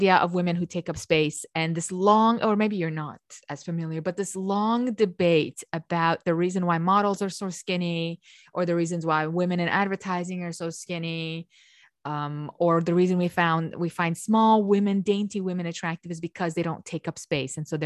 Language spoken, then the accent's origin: English; Romania; growing up in Romania, the way we read is the way it's written.